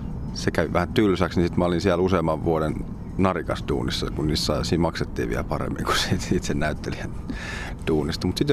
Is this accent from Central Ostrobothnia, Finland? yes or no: no; Hyvinkää, Uusimaa, Finland; also born or lived in Tammisaari / Lappeenranta / Sodankylä; kun me muutettiin Hyvinkäälle Sodankylästä itse asiassa. Me käytiin sieltä, mutta mä oon syntynyt Tammisaaressa, sitten mä oon sanonut Lappeenrannassa, sitten muutettiin Sodankylään ja sieltä sitten Hyvinkäälle